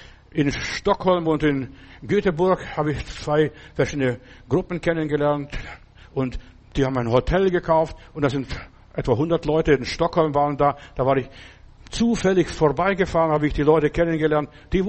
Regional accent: Stuttgart, Baden-Württemberg, Germany; wo kommen Sie her? Dann habe ich gesagt, aus Stuttgart damals.

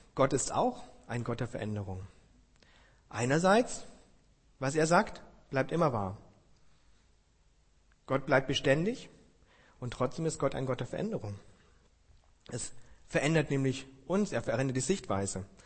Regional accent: Germany; wir sind in einer sehr verkopften Gesellschaft, als Deutsche sowieso, wir sind sehr wissensorientiert.

